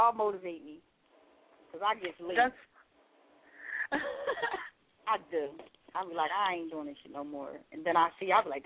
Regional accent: Philadelphia, Pennsylvania, United States; Yeah, I'm from Philly.

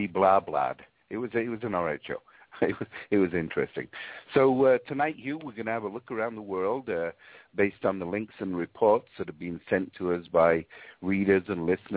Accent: Yorkshire and the Humber, United Kingdom; Wakefield is about, 17, 20 miles from my hometown in England.

